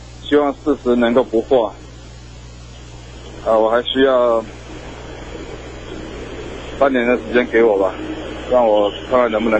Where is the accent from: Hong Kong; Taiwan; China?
Taiwan; Pingtung County; 因为我是屏东眷村长大的